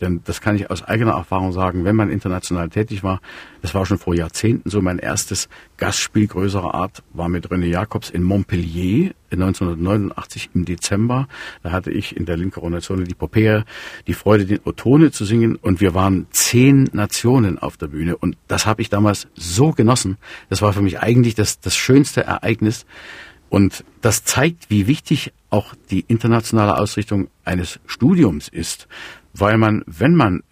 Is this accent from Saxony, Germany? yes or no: yes; Schwarzenberg, Saxony, Germany; Wir sind ja beide aus Schwarzenberg